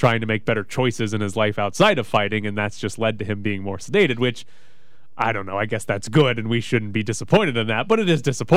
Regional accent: Mississippi, United States; I am from Mississippi, but like, we're not Mississippians necessarily.

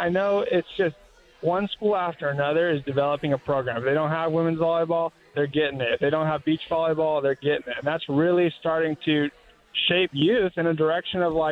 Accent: California, United States; Yeah, so I'm from Southern California.

